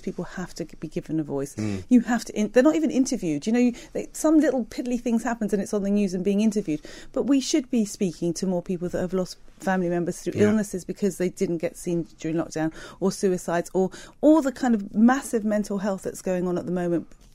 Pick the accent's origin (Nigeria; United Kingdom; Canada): United Kingdom; born there; I'm Greek, okay? So I come from a culture, I'm British born, but I'm Greek